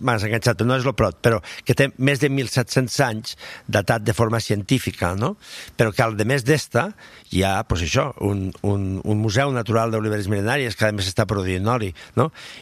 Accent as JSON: {"language": "Catalan", "region": "Catalonia", "country": "Spain", "said": "Som Terres de l'Ebre, que som quatre comarques, Montsià, Baix Ebre, Ribera d'Ebre i Terra Alta, vale?"}